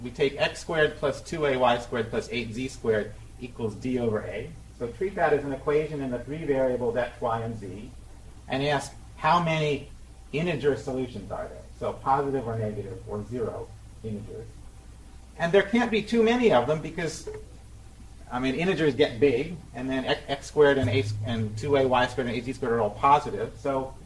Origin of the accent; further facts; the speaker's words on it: United States; I grew up in Washington. This is my first time in this building, and it's a pleasure to be here.